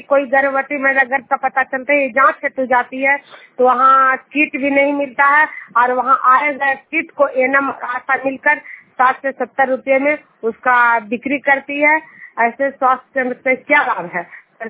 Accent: Juniyar, Bihar, India; मैं हिलसा प्रखंड से बोल रही हूँ। मैं जुनियार के निवासी हूँ।

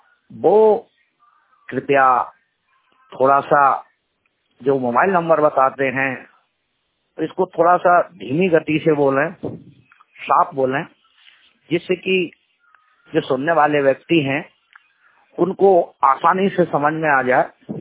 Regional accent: Itarsi, Madhya Pradesh, India; नगर इटारसी, जिला नर्मदापुरम, मध्य प्रदेश का निवासी हूँ, पूर्ण रूप से दृष्टि वाले दिव्यांग।

